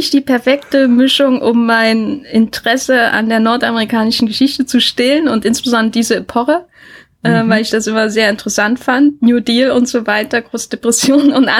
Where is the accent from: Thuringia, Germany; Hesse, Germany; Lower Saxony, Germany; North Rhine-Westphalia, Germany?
Thuringia, Germany; aus meinem Thüringen, wo ich aufgewachsen bin